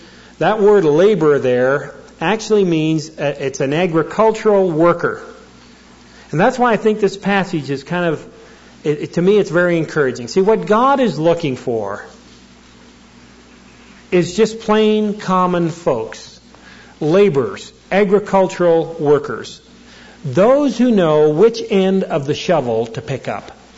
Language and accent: English; Canada; When I decided to be a professional hockey player, I grew up in Canada.